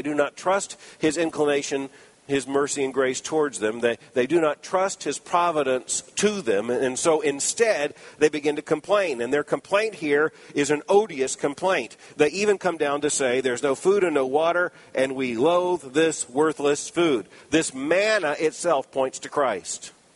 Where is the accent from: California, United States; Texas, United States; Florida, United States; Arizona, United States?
Florida, United States; Now, I grew up in Florida. Florida is filled with snakes.